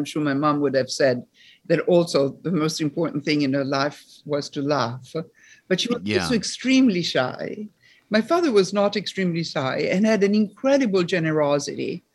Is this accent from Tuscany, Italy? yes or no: no; Rome, Lazio, Italy; also born or lived in Paris, France; Yes, I grew up mostly in Italy, but a lot in France too. I was 3 years old when my parents divorced, and then my mom moved to Paris, to live in Paris, and my father stayed in Rome. So from 3 to 8, we lived in Paris